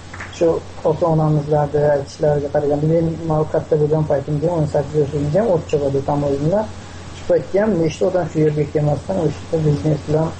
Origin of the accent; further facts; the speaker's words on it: Isfara, Sughd, Tajikistan; Tojikiston davlatidan, Isfara shahridan, Isfara rayonida.